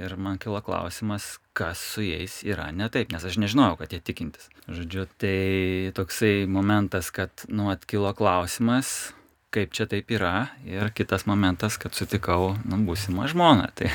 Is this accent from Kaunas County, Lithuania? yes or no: yes; Kaunas, Kaunas County, Lithuania; Aš iš Kauno šiaip, bet Kaišiadoris mano kaimas, kaip sakydavo.